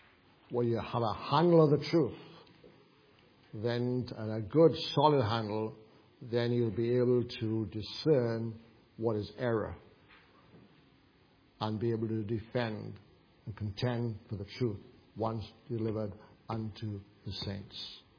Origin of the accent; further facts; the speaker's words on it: Wales, United Kingdom; accent: Welsh; I trust you managed to list to understand a large part of what I've said with my Welsh accent.